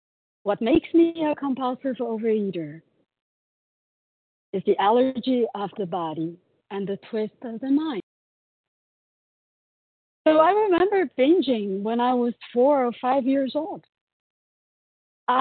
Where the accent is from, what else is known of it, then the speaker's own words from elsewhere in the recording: Brazil; I'm from Brazil. I live in São Paulo.